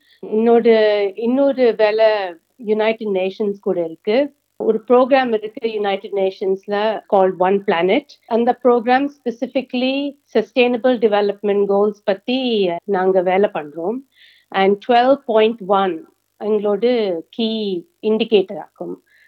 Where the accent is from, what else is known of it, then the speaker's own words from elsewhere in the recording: Mumbai, Maharashtra, India; moved away as an adult; also born or lived in Pune / Canada; now in Melbourne, Australia; நான் வந்து பாம்பேல, ஆக்சுவலி பூனால பிறந்தேன். மோஸ்ட் ஆஃப் மை லைஃப், என்னோட எஜுகேஷன் எல்லாம் பாம்பேல தான் ஆச்சு. என்னோட மாஸ்டர்ஸ் டிகிரிக்கு வேண்டி நான் கனடாக்கு போனேன். அங்கேருந்து மாஸ்டர்ஸ் இன் ஆர்கிடெக்சர் பண்ணிட்டு மெல்பர்னுக்கு வந்தேன்.